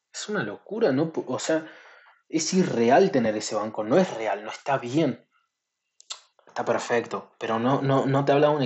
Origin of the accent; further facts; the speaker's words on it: Argentina; yo soy argentino, yo miro fútbol argentino